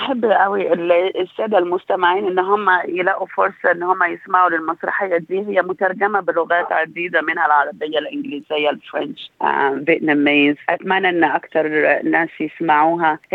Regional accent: Egypt; moved away; يعني أنا هنا migrants، يعني جاية أنا مصرية جاية من مصر، فحسيت بالدور كأم لي أطفال لي ولاد كبار في سن المراهقة.

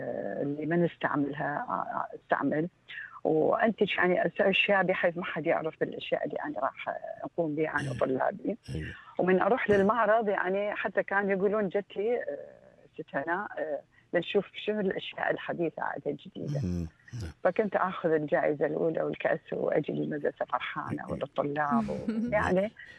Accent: Iraq; now in Australia; أنا عراقية فأحب التراث بشكل دائم

